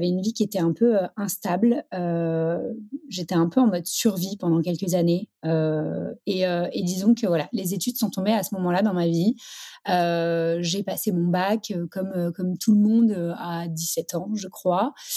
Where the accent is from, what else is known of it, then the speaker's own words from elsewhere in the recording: Paris, Île-de-France, France; Je suis parisienne, je suis maman de deux petites filles et je suis mariée à Raphaël.